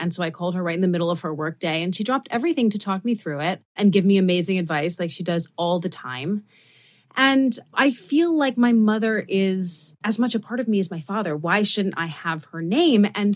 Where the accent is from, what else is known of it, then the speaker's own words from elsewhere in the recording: New York City, New York, United States; You know, I grew up in Midtown Manhattan for the most part, and my father taught at the private school that I went to. So I was a faculty brat. But nonetheless, you know, I don't have a New York accent because of it.